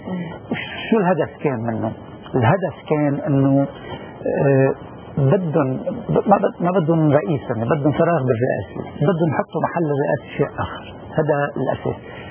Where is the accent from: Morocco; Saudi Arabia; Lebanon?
Lebanon; أنا كمواطن لبناني